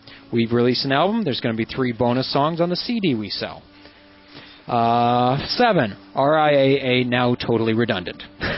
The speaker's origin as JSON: {"language": "English", "country": "Canada", "said": "But I am Canadian, so, you know."}